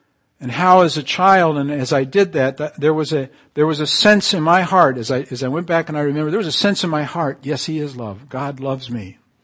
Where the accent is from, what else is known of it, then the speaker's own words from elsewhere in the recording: Canary Islands, Spain; I remember growing up in the Canary Islands when I was about 9 or 10 years old.